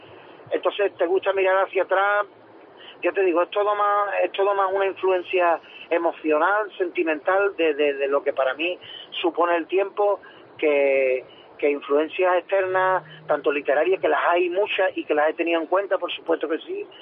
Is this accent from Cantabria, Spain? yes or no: no; Cádiz, Andalusia, Spain; Para mí mi tierra es algo fundamental, es algo imprescindible. No podría vivir sin mi tierra y sin el gaditanismo que me rodea.